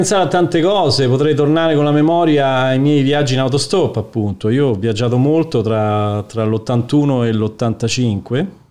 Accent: Naples, Campania, Italy; also born or lived in Rome; sono cresciuto in parte a Roma. Non solo a Napoli. Per me Napoli era, diciamo, la città di origine nella quale non mi sentivo a mio agio, anche perché ero praticamente da solo

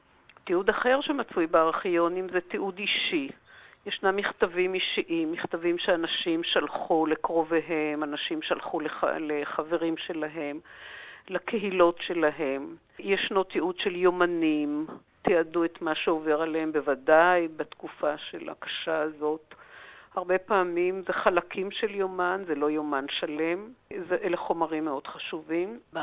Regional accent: Jerusalem, Jerusalem District, Israel; אני ירושלמית, ההשכלה שלי היא האוניברסיטה העברית, למדתי היסטוריה

